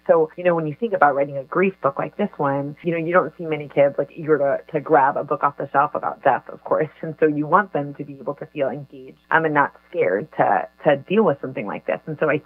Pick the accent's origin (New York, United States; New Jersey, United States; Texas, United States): Texas, United States; he'd always loved, we're from Texas, he'd loved Texas chili.